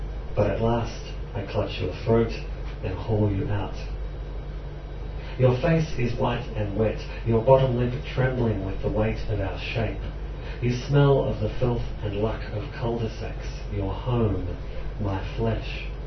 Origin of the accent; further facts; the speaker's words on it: Bendigo, Victoria, Australia; this poem, which is partly about growing up in Bendigo, which is a small country town to the north of Melbourne.